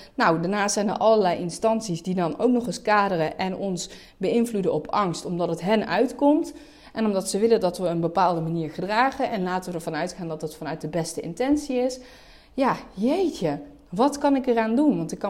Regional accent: Netherlands; born there; ik ben zelf Turks. Turks-Nederlands. Ik ben gewoon een Nederlandse vrouw of een Turkse vrouw in Nederland die hier is geboren.

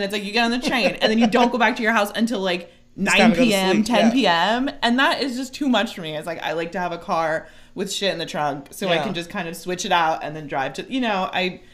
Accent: California, United States; and I'm from Northern California, so, like, typically LA to me is nothing.

